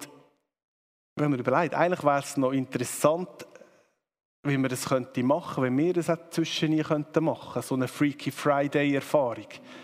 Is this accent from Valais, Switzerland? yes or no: no; Aargau, Switzerland; Er hat ein ähnliches Schicksal wie ich, dass er nämlich als Aargauer im Kanton Zürich einen schweren Stand hat.